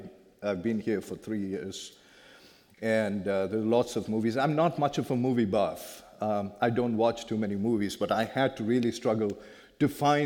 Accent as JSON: {"language": "English", "country": "India", "tie": "born or raised there", "second_language": "English", "moved": "yes", "lives_now": "United States", "said": "I grew up in India. I did not grow up with English as my first language for a long time. And so when you hear English, now I've lived in the US for about 22, 24 years, and so you will hear a little bit of American, you will hear a little bit of British"}